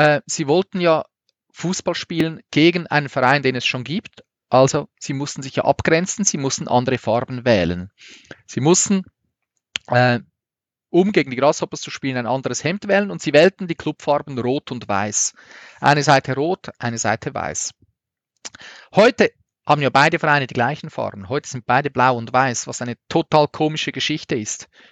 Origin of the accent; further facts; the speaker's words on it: Zurich, Switzerland; Und wir waren dort als Zürcher total verhasst.